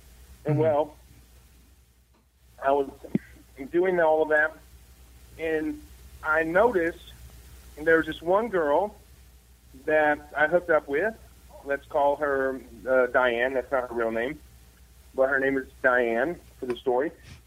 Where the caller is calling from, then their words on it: Baton Rouge, Louisiana, United States; Baton Rouge, Louisiana.